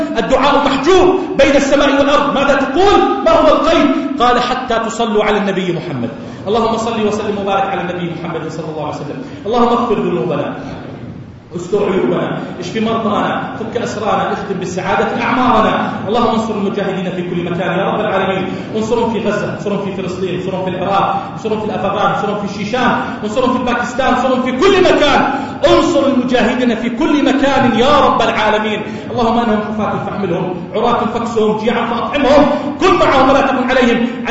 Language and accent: Arabic; Jordan; هذا بلدنا الأردن وهو قطعة من بلاد الشام، اجعله واحة للأمن والأمان